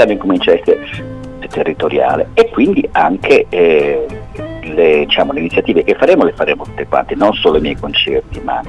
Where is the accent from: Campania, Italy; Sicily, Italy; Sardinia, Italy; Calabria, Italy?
Sardinia, Italy; noi musicisti, ma noi musicisti che siamo della Sardegna